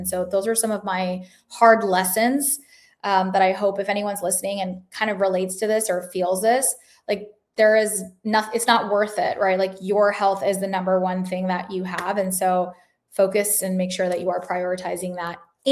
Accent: Dallas, Texas, United States; also born or lived in Chicago; now in Florida, United States; I was born in Chicago. I grew up in Dallas. I moved to Florida.

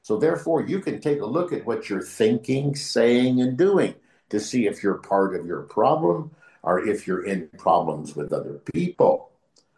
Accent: United States; moved away as an adult; now in Negril, Jamaica; sabbatical that brought me to Negril, Jamaica, where I live now. I'm from America, but I live here where I do my missionary work.

